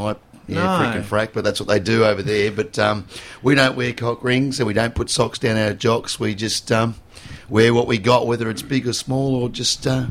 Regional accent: Australia; now in United States; Vegas, obviously, we're Australian export. We're there full-time, and it's the first residency act from Australia that actually is full-time.

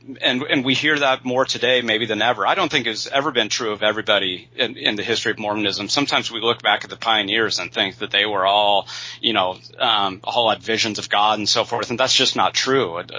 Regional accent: Utah, United States; Born and raised in Utah, I went to BYU for my undergraduate degree, went to the University of Notre Dame for my graduate degrees in history and peace studies.

